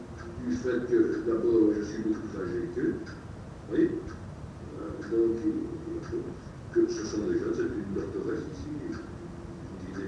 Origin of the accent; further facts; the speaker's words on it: Dijon, Bourgogne-Franche-Comté, France; born there; Donc je suis né à Dijon, ayant terminé mes études secondaires, j'ai cherché un emploi.